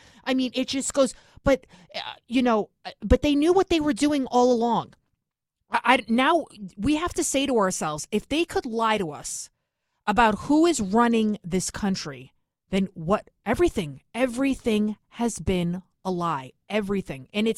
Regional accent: New York, United States; accent: New York; I can't say it because my New York accent

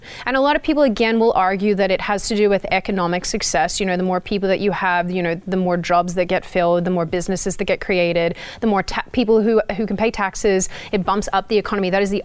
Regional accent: Australia; now in United States; It's actually quite difficult to live in the U.S. as an Aussie, believe it or not.

